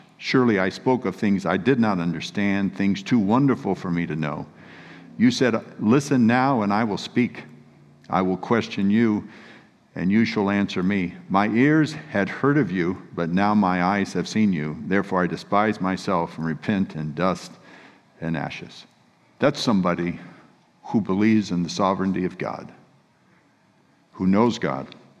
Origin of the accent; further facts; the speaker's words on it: California, United States; So I'm from California, in the middle of California, and in the summertime, there are tumbleweeds.